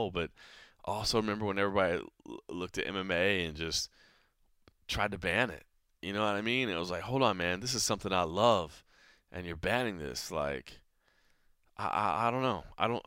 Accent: Texas, United States; But, you know, growing up in Texas, eating Louisiana hot sauce, you know, growing up with that as part of my diet, man

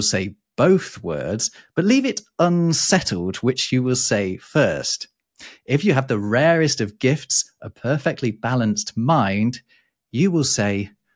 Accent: Derby, East Midlands, United Kingdom; I once went with my wife, who is French, to a pretty down market restaurant in my hometown of Derby.

